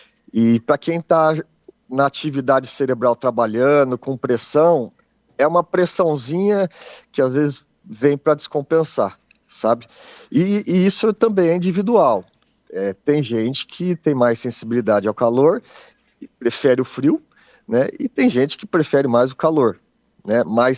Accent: Marília, São Paulo, Brazil; eu falo daqui de Marília, interior de São Paulo. Sou nascido e criado aqui, né?

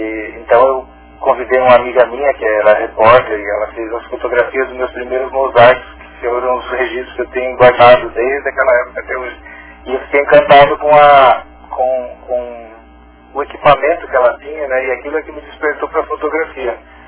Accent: Criciúma, Santa Catarina, Brazil; Sou de Criciúma.

